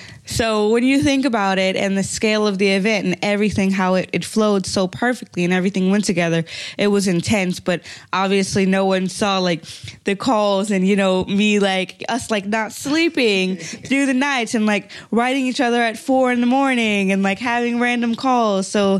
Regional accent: United States; I'm American, you know, but we're all human.

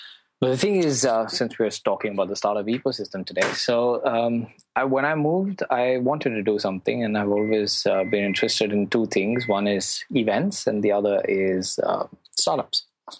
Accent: India; now in Hong Kong; I'm an Indian. I'm settled in Hong Kong.

